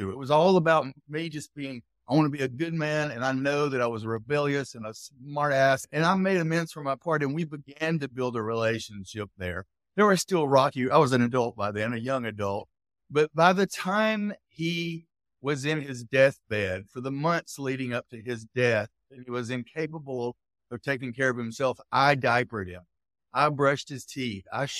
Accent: the South, United States; I'm from the South. I'll talk forever.

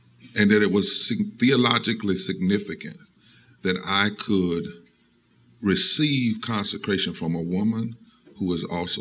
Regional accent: North Carolina, United States; And, I grew up in Eastern North Carolina.

